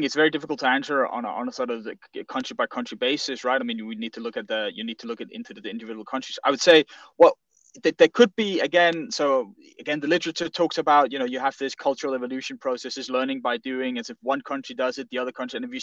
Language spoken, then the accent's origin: English; Denmark; I'm from Denmark myself